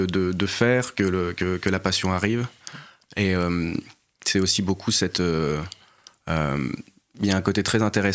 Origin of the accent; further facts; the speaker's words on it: Montargis, Centre-Val de Loire, France; Je suis né à Montargis et j'ai fait toute ma scolarité jusqu'au lycée dans la région. Donc je suis allé au Clovino en primaire à Milly, ensuite collège Robert Schumann, et j'ai fini au lycée en Forêt.